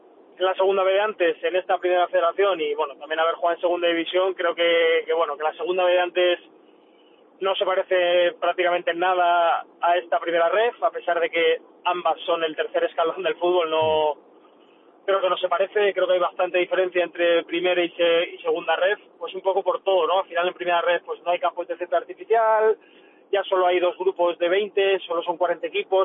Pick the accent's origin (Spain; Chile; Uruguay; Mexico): Spain; Alicante, Valencian Community; como alicantino y herculano